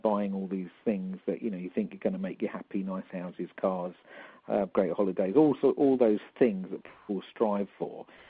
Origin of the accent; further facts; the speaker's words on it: London, United Kingdom; accent: London; now in Birmingham, United Kingdom; obviously I'm a Londoner. You can tell from my London accent, no doubt. I'm currently living in Birmingham in the heart of England, and soon to be moving to more the spiritual heart of the UK, to Glastonbury